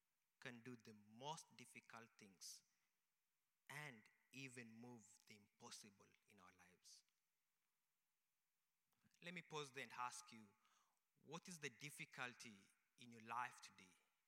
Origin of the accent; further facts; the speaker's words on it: Kenya; because I'm from Africa and I belong to Africa. But precisely, I come from Kenya. Kenya is in East Africa.